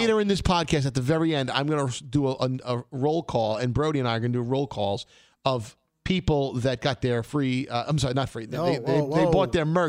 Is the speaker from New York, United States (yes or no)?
yes; New York City, New York, United States; now in Freehold, United States; Brings me right back to growing up in Brooklyn. I'm in Freehold now. That's New Jersey, but yes.